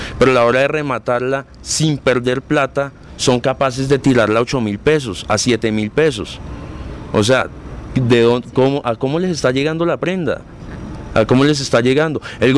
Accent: Colombia; Porque a nosotros como colombianos, qué pena decir la palabra

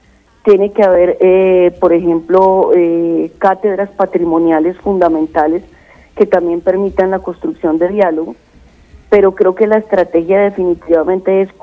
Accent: Colombia; somos colombianos para ver el partido de fútbol, pero no somos colombianos para rescatar patrimonio.

